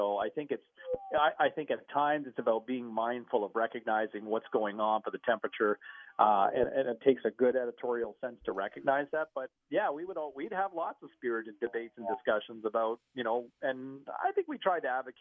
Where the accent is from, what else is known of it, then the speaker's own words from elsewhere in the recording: Ottawa, Ontario, Canada; Like I grew up, you know, growing up in Ottawa